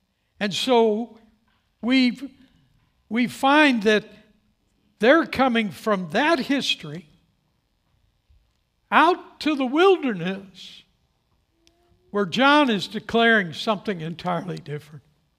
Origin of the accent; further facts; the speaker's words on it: St. Louis, Missouri, United States; I come from St. Louis